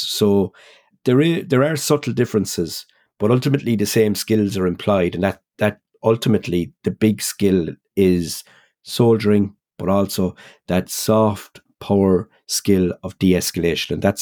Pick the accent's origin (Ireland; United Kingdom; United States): Ireland; it's all about using those friendly skills that we all possess as Irish people, that kind of innate soundness